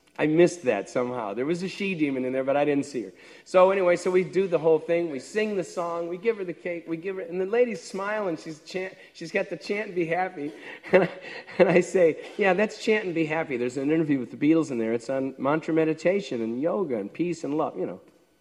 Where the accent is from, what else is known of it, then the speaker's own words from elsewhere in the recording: New York, United States; also born or lived in -; I'm from New York, and I'm an Irish Catholic, I'm not scared of you.